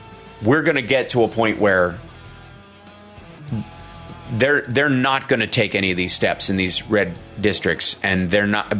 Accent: the South, United States; you're in the South and you're dealing with family members that are, you know, I grew up in the South.

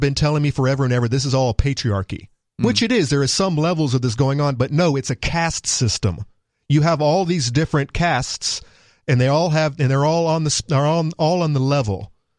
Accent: Deep South, United States; I grew up in the Deep South. I have actually experienced racism inflicted upon me

